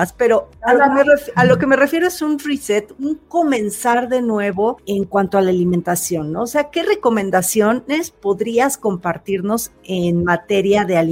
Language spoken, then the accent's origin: Spanish; Mexico; subimos mucho de peso como mexicanos